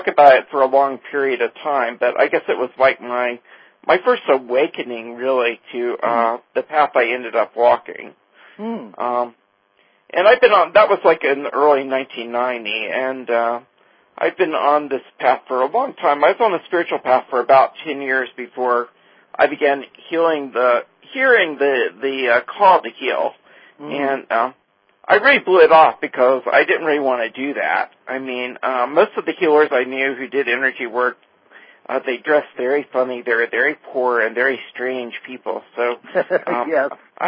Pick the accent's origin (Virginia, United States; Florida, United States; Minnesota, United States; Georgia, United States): Virginia, United States; I grew up in Central Virginia. My father was a school teacher. My mother was a nurse.